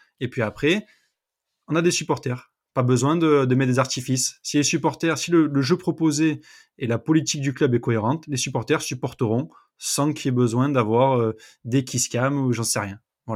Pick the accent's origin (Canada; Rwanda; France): France; Provence-Alpes-Côte d'Azur; moi, ça me touche personnellement en tant que Provençal.